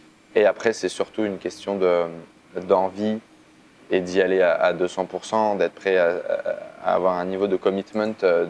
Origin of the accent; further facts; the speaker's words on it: Italy; French is a second language; je me mets du coup à faire de la danse latine parce que je suis italien